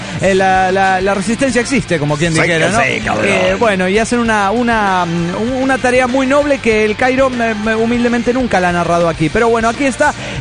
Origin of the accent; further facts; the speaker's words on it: Guadalajara, Jalisco, Mexico; de Guadalajara, Jalisco, México.